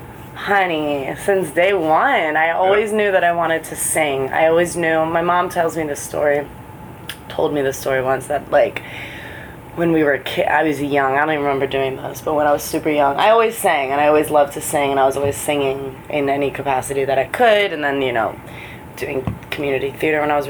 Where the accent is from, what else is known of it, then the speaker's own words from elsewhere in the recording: Lutz, Florida, United States; Tampa. Well, Lutz, which is like a suburb north of Tampa, pretty smaller little suburban town, out on the outskirts of Tampa, Florida.